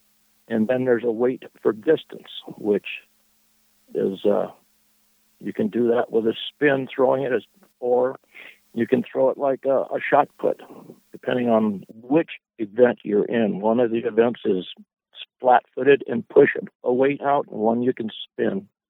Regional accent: Alaska, United States; I'm from the Kenai Peninsula

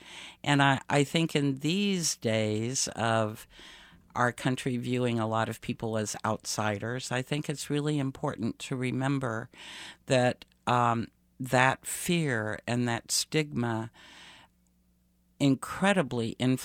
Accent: Terre Haute, Indiana, United States; I was born and raised in Terre Haute, Indiana, and no offense to Terre Haute, Indiana, but my one goal in life was to get out of Terre Haute, Indiana.

